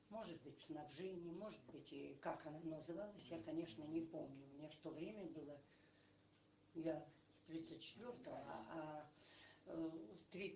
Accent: Cheremnovka, Omsk Oblast, Russia; born there; Родилась я в 1934 году. Угу. Омская область.

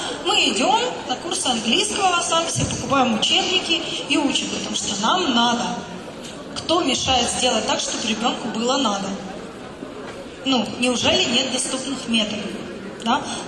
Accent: Kyiv, Ukraine; moved away; И я говорила, ой, у них такая легкотня, да я приехала из Киева, я вот так вот все сделаю.

